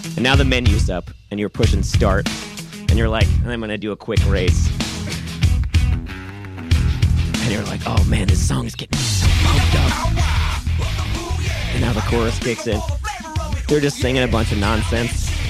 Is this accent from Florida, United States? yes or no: no; Maryland, United States; I'm from Maryland. That's one thing about my personal life that you will know. I often go home for Thanksgiving to Western Maryland.